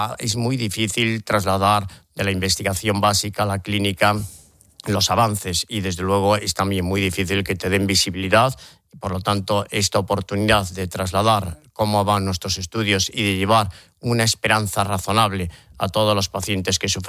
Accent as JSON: {"language": "Spanish", "country": "Spain", "said": "En este país, como país europeo, país caucásico, estamos dentro de esa raza y probablemente en España, pues a lo mejor nuestra vida tan ajetreada y nuestro buen vivir"}